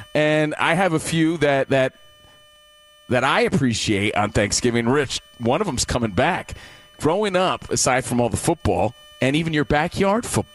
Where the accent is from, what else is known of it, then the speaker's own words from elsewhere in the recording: New Jersey, United States; I'm half Italian, too. I'm sure I've had it. I grew up in Jersey.